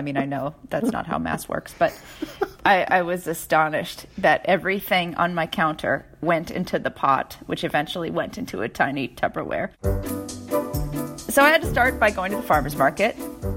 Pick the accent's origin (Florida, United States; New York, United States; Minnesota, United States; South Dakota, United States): Minnesota, United States; I'm from Minnesota, and I am a delicate flower when it comes to heat.